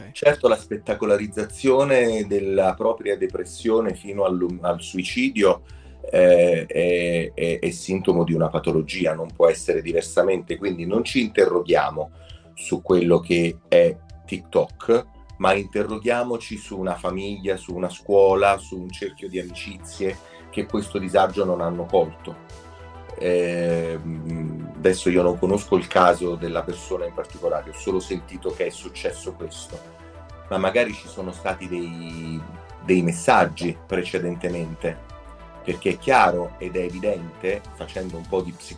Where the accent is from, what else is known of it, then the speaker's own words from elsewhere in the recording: Naples, Campania, Italy; No, uscite da questo equivoco, io sono napoletano.